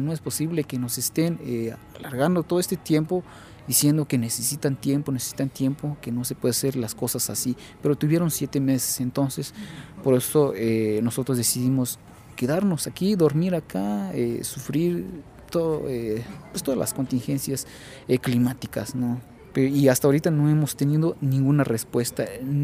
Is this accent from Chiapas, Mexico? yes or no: yes; Chiapas, Mexico; Nosotros somos becarios de la Secretaría de Pueblos y Culturas Indígenas. Venimos de 11 delegaciones del estado de Chiapas.